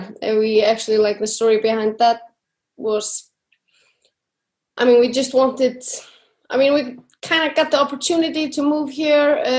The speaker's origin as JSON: {"language": "English", "country": "Iceland", "second_language": "English", "lives_now": "Switzerland", "said": "But actually I'm living in Switzerland now, almost 2 years. In December will be 2 years. I'm from Iceland."}